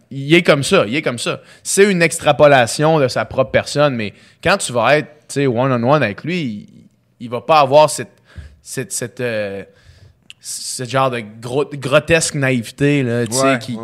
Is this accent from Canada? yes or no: yes; Quebec City, Quebec, Canada; also born or lived in Chicoutimi; j'ai 26 ans. Je suis né à Chicoutimi, j'ai grandi à Québec.